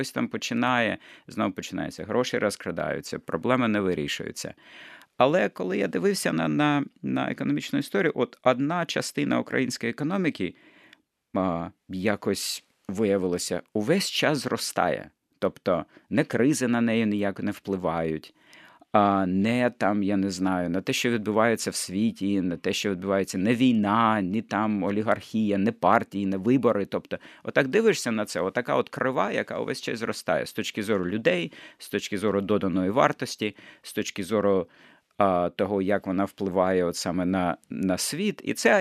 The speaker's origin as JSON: {"language": "Ukrainian", "town": "Mariupol", "region": "Donetsk Oblast", "country": "Ukraine", "said": "я сам з Маріуполя, тобто мені треба було евакуювати маму з Маріуполя"}